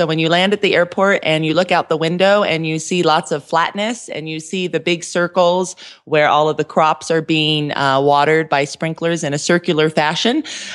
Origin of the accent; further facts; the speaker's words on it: Aurora, Colorado, United States; from Aurora, Colorado